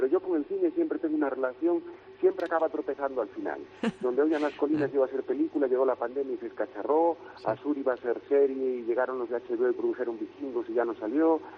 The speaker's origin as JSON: {"language": "Spanish", "region": "Galicia", "country": "Spain", "said": "Yo siempre presumo de mi tierra y de Galicia"}